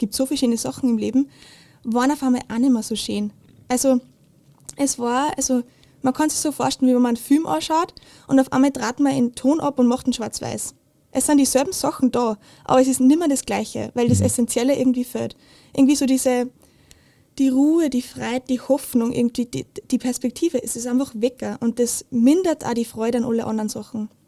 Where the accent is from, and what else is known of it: Steyr, Upper Austria, Austria; born or raised there